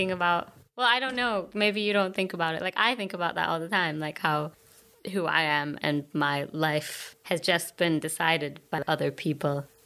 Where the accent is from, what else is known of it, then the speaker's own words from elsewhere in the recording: Germany; oh, I grew up in Germany, and he didn't believe me.